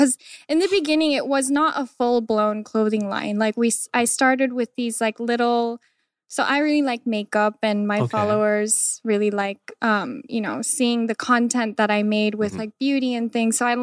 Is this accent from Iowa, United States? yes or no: yes; Des Moines, Iowa, United States; So I grew up in Des Moines in this very suburbs. I think I was like the only Korean girl at school.